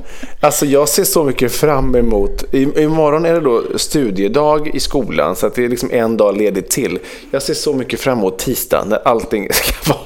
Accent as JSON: {"language": "Swedish", "country": "Sweden", "said": "Som svensk börjar man ju alltid så."}